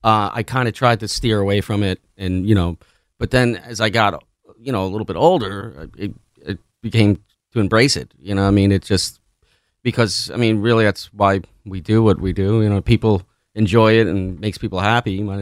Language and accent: English; New Jersey, United States; But he was from Florida. I was from Jersey, so it was kind of hard to keep in contact.